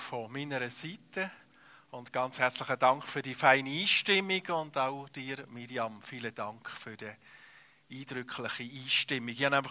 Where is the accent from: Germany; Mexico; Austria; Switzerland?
Switzerland; Appenzell; Ich bin im Appenzellerland aufgewachsen. Würde man mir ja nicht geben, von der Länge her. Aber der Grund ist, weil meine Mutter eine Bernerin ist. Und ich bin in einer grossen Familie aufgewachsen, vor allem im Mannenhaushalt.